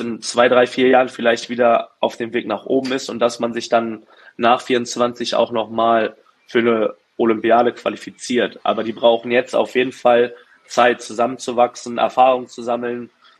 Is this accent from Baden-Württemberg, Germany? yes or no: no; Berlin, Germany; Dann 2018 der Weltcup in Berlin, in meiner Heimat.